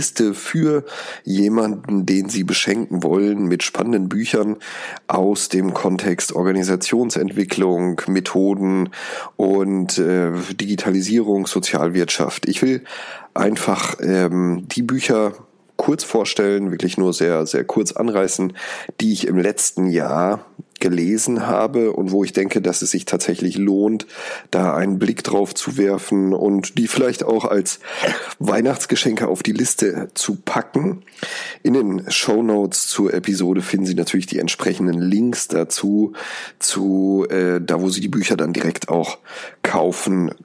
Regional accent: Oberfeischede, North Rhine-Westphalia, Germany; aus Oberfeischede, dem kleinen Ort, wo ich herkomme.

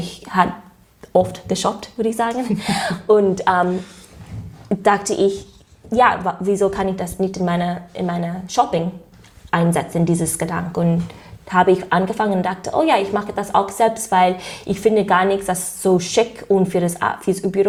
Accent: United States; German is a second language; Ich komme aus den USA, wahrscheinlich das sagt was. Meine Eltern sind Immigranten von Karibik.

